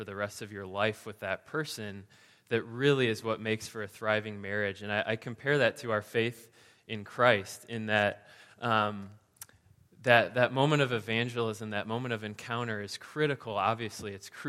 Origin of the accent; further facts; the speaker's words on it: Chicago, Illinois, United States; I hail from Chicago, the greatest city on the face of the earth, partly because the food there is amazing.